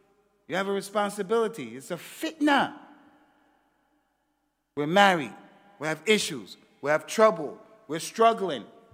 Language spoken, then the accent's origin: English; United States; I grew up in America as an athlete.